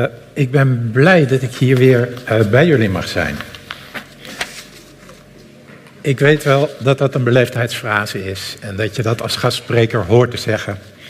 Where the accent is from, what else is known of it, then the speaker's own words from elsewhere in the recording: North Holland, Netherlands; Dus ik kom uit de buurt van Amsterdam